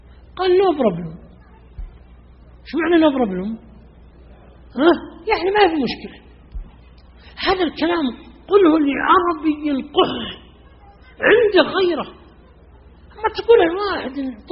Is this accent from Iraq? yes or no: no; Riyadh, Riyadh Province, Saudi Arabia; عندنا في الرياض